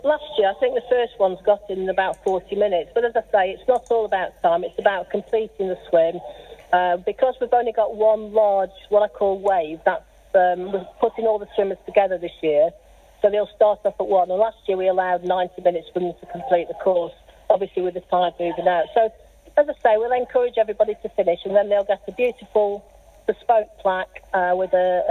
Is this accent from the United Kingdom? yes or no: yes; Blackpool, North West England, United Kingdom; born and bred in Blackpool, from here, my hometown